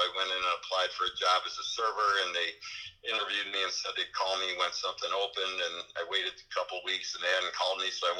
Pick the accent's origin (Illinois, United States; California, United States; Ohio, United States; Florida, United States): Illinois, United States; Chicago; now in Ann Arbor, United States; I grew up in Chicago. I came to Ann Arbor, which, for those who don't know where Ann Arbor is, it's about 4 hours drive east of Chicago, and about an hour west of Detroit, so we're on I-94.